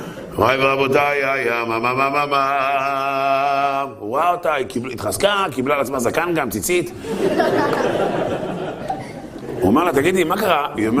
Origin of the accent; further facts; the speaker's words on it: Holon, Tel Aviv District, Israel; אני גדלתי בחולון, בחולון